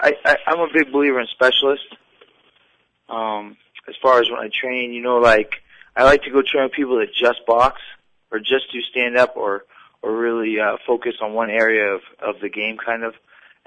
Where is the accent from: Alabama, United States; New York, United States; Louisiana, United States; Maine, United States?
Maine, United States; Bangor; I'm from Bangor, Maine originally.